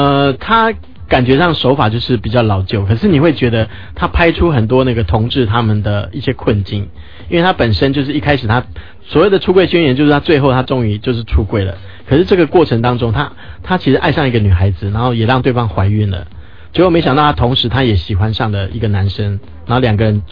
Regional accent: Taiwan

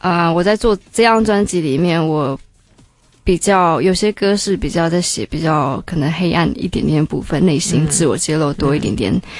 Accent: Taipei, Taiwan; 嗯，我在台北长大。

